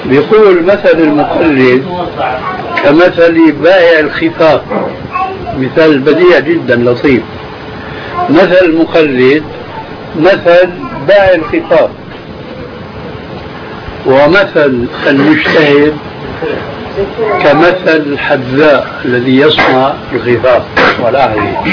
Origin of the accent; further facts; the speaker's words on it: Syria; كلنا نحن سوريين